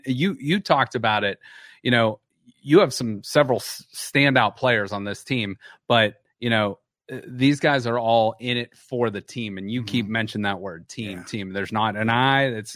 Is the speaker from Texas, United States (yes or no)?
no; Boardman, Ohio, United States; now in Canfield, United States; You know, I live in Canfield. I'm from Boardman.